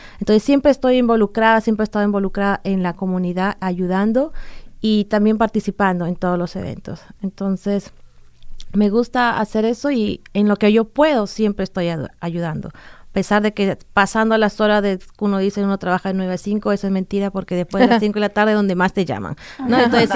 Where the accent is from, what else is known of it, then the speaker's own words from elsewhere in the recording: Peru; now in United States; bueno, yo soy peruana. Ya tengo aquí en Estados Unidos 17 años, ¿ya?